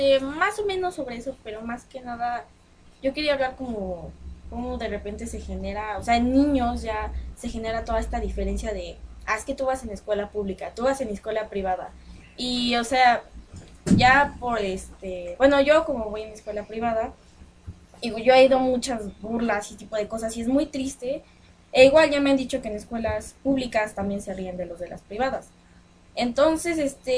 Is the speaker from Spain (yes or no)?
no; Mexico; todos somos mexicanos